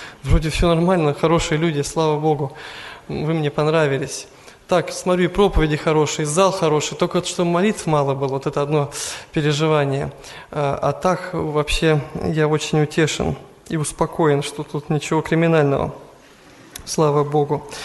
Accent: Siberia, Russia; now in Kodinsk, Russia; Я с Сибири приехал

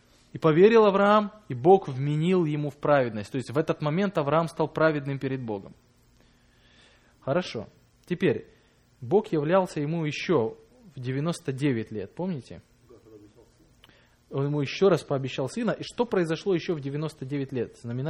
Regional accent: Izmail, Odesa Oblast, Ukraine; Я из Измаила сам

